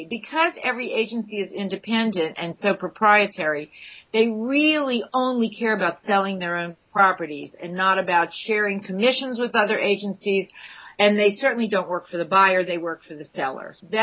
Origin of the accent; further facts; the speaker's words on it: New Orleans, Louisiana, United States; So of course, New Orleans is a really different place, but because of its French heritage, I feel that there are a lot of similarities. I grew up on a street called Fleur de Lys